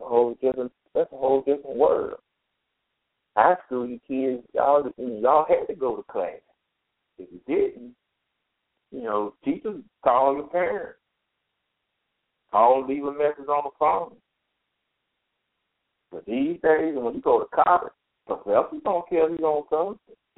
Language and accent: English; United States; I'm from Rocky Mountain, and they've been having a lot of murders going on everywhere. But speaking from my hometown, where I grew up